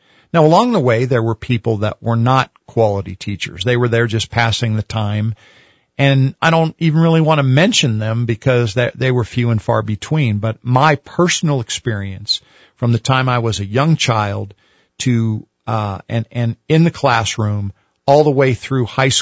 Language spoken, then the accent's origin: English; Albuquerque, New Mexico, United States; So I was raised in the Albuquerque Public Schools, all the way from first grade, all the way through high school.